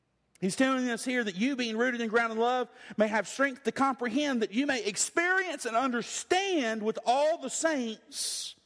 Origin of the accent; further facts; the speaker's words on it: Alabama, United States; Where I grew up in Lower Alabama, if you dug down to put a foundation, if you dug down very far, it's called a swimming pool.